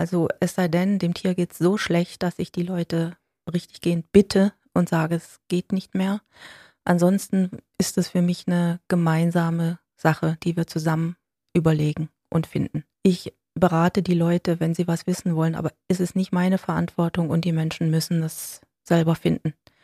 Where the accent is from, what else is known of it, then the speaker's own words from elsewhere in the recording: Villingen, Baden-Württemberg, Germany; also born or lived in Berlin; in Villingen, Schwenningen, nach vielen Jahren Berliner Zeit und mich hat es zurückgezogen. Ich bin in Villingen groß geworden und jetzt bin ich wieder hier.